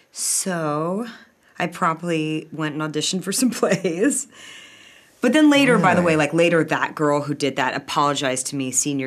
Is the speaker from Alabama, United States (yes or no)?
no; Los Angeles, California, United States; I went to a private school, and yes, I grew up in Bel Air